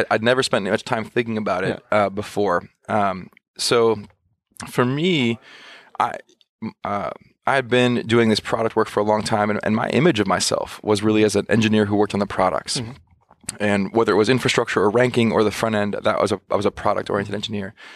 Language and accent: English; California, United States; I'm born and raised in the California Bay Area.